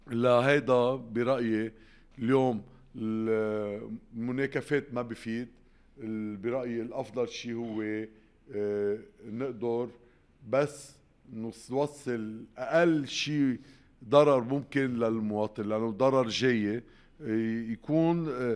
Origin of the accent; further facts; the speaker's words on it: Lebanon; أنا من لبنان